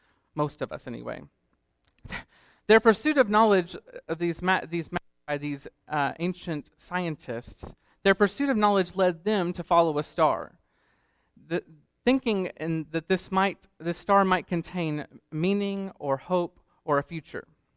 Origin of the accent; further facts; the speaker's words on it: Colorado, United States; I am from Colorado, so caffeine may be acceptable everywhere, marijuana only in a few places in America.